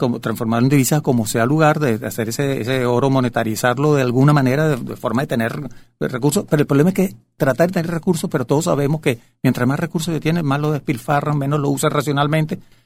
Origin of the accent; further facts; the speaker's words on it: Venezuela; tenemos todo, como venezolanos, tenemos todos los derechos de conocer los intríngulos